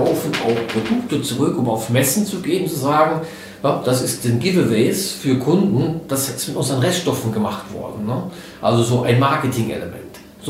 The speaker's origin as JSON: {"language": "German", "region": "Saarland", "country": "Germany", "tie": "born there", "said": "mir als Saarländer, als geborener Saarländer sehr am Herzen liegt"}